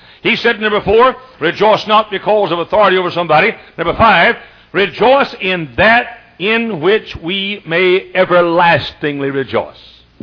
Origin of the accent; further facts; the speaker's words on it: Dallas, Texas, United States; the part of the country where I was reared in Texas. In Dallas, Texas, my hometown